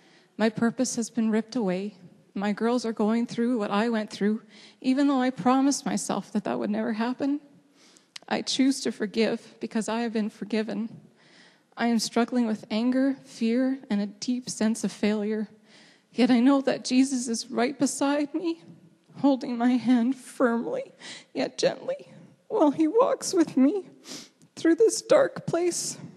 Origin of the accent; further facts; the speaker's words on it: Dauphin, Manitoba, Canada; born there; I was born in Dauphin, Manitoba. I was baptized as a baby, the firstborn child of my parents. I grew up attending church.